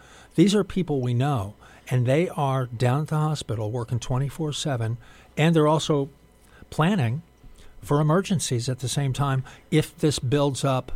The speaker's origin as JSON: {"language": "English", "region": "Missouri", "country": "United States", "tie": "born or raised there", "said": "And I grew up in Missouri, which is having an outbreak now."}